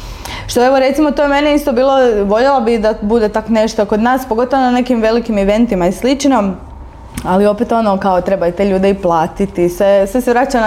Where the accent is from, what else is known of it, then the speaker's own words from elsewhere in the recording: Đakovo, Osijek-Baranja County, Croatia; Ja sam inače iz Đakova, koji isto mali grad u kojem se ne događa praktički ništa.